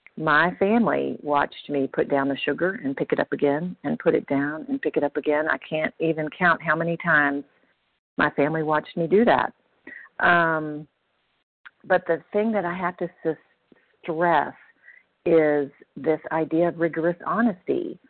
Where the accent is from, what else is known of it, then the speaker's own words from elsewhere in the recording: Tennessee, United States; now in Oklahoma, United States; grateful recovered compulsive overeater. I'm from Tennessee, currently in Oklahoma.